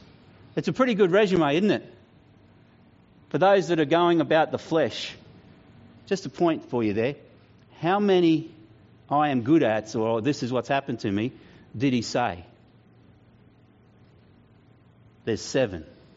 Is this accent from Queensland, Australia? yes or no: yes; Queensland, Australia; I'm an Aussie because I was born in Australia. I'm a Queenslander because I'm born in Queensland. And I praise God that both my parents had the common sense and the nous and the discernment to move from New South Wales to Queensland.